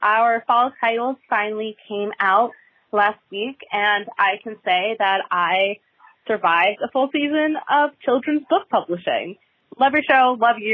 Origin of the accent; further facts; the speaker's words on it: New York City, New York, United States; I'm from New York City.